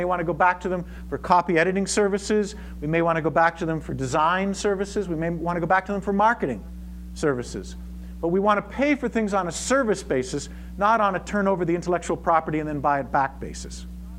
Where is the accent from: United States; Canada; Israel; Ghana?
Canada; And as a Canadian, we need to find these routes and means to get to these American foundations.